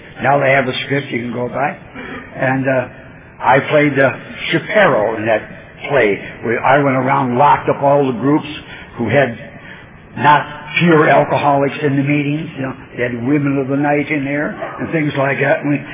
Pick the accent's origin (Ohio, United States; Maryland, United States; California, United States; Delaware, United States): California, United States; Covina; And I'm from Covina, California, one of the sobriety capitals of the world.